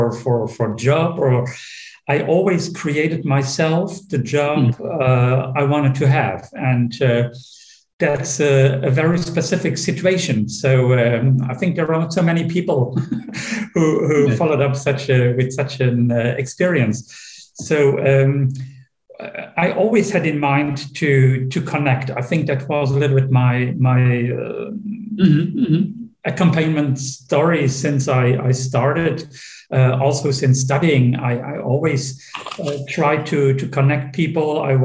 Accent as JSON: {"language": "English", "country": "Luxembourg", "said": "In Luxembourg, it's not the case. So you can come as an English native speaker, you can come as a French native speaker, you even can come as a German native speaker, and you practice your language in our country."}